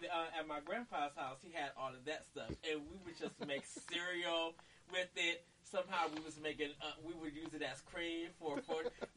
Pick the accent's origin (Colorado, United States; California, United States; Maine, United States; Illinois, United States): Illinois, United States; North Chicago; No, I'm actually from North Chicago. I was born there.